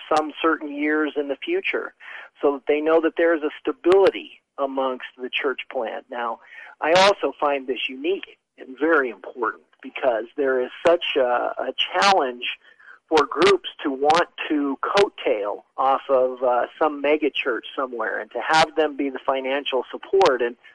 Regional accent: Montana, United States; I was born in Montana. He moved to Idaho, and we were able to visit in the summer, which I thought was wonderful because the community I grew up in, southwest Montana, was very conservative.

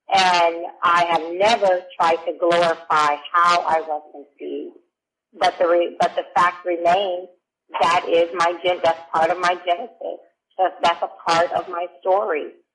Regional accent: Alabama, United States; I'm black, growing up in Alabama, everybody's saved.

